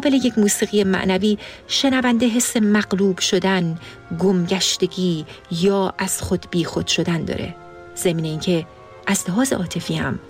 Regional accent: Iran; ما فارسی زبونای مسلمون که توی ایران بزرگ شدیم

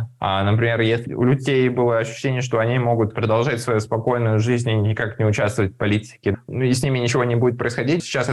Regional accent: Russia; активисты мы из России

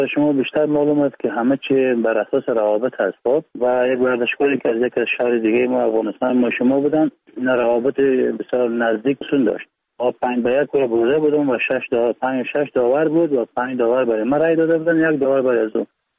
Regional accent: Iran; also born or lived in Afghanistan; بلند ایران هستم و 31 سال سنم هست. از ولایت بغلان هستیم و متولد ایران هستم.

